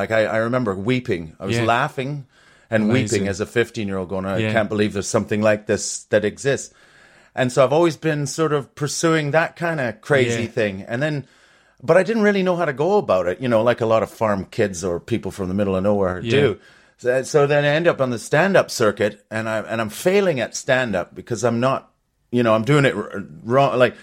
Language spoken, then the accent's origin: English; Canada; Yeah, just a cultural wasteland, of course. Probably idyllic.